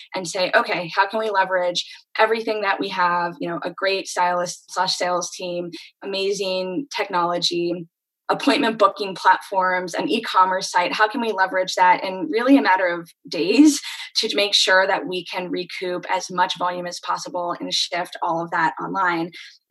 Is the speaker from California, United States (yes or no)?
no; North Carolina, United States; also born or lived in Princeton, United States / Boston, United States / Chicago, United States; I'm originally from North Carolina.